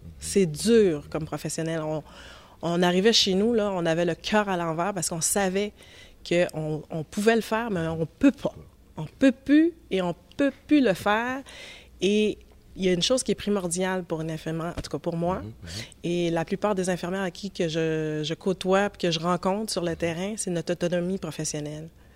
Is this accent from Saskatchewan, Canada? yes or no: no; Longueuil, Quebec, Canada; also born or lived in Montreal; Je suis née à Montréal, à Royal Victoria. Sauf qu'on est déménagé rapidement à Longueuil.